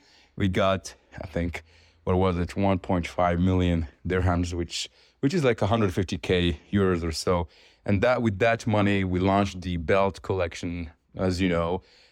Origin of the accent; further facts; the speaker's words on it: Morocco; moved away; so boring to say, ah, I'm from Morocco, I have a leather brand.